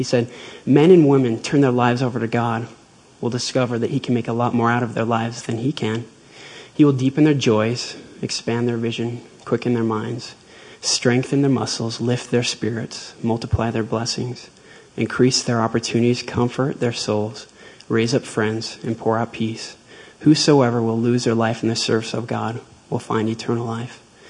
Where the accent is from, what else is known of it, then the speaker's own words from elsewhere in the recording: Bountiful, Utah, United States; As a young boy, I was maybe 5 or 6 years old. I grew up in Bountiful, Utah.